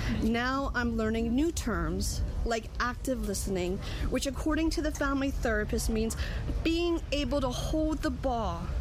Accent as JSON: {"language": "English", "town": "Philadelphia", "region": "Pennsylvania", "country": "United States", "said": "I'm Italian from Philly, okay? Talk with my hands."}